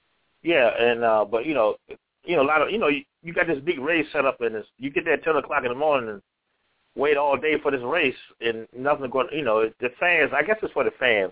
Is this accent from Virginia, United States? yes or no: yes; Virginia, United States; Because I'm actually from Virginia, and we drive up, we fly out